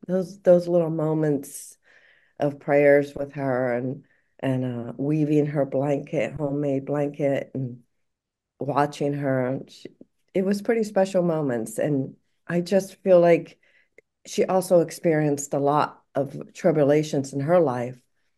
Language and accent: English; Kenitra, Morocco; now in United States; I grew up in Morocco in a small town called Kenitra.